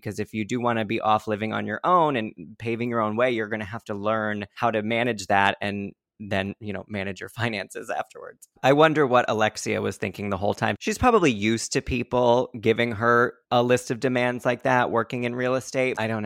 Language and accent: English; the South, United States; I'm from the South too.